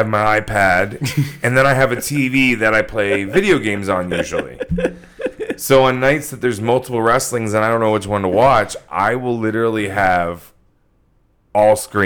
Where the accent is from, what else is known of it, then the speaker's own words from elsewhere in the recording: West Palm Beach, Florida, United States; also born or lived in Ocala; Yeah, I grew up in West Palm Beach, later moving to Ocala.